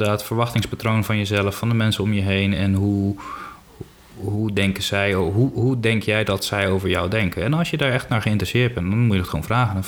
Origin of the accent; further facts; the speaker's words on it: Curaçao; born there; Ja, maar ik ben geboren op Curaçao, dat kenden we daar niet.